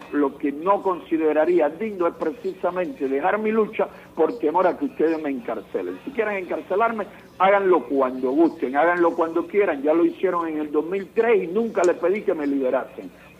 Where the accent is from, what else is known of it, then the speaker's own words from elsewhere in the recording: Cuba; es mi deber seguir luchando por la libertad de Cuba y voy a pagar el costo de la libertad de mi pueblo al precio que sea necesario.